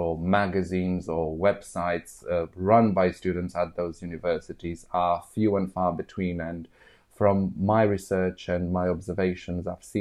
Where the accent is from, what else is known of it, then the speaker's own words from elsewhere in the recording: Bucharest, Romania; English is a second language; moved away as an adult; now in United Kingdom; I'm originally from Romania, born in Bucharest, the capital city there